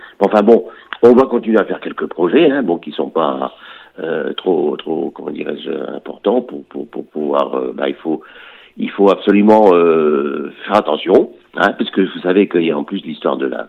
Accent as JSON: {"language": "French", "town": "Trélévern", "region": "Brittany", "country": "France", "tie": "born or raised there", "said": "je trouve ça dommage d'être arrivé à Trélévernes, mon pays natal"}